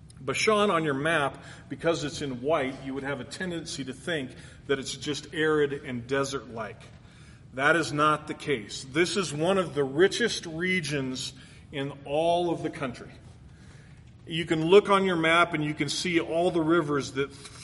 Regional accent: California, United States; I grew up in California. Don't hold it against me. I got out of there as quickly as I could.

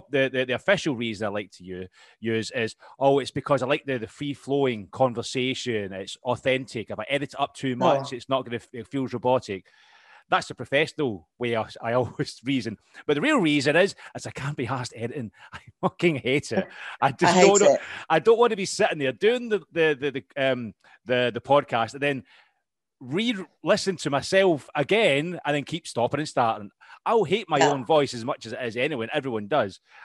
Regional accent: Scotland, United Kingdom; I used to live in Romford. I tell you what, this is really strange. I went to college in Romford back in the day. Originally, when I came down from Scotland, I moved down to a little village called Abridge, just outside Tegwell.

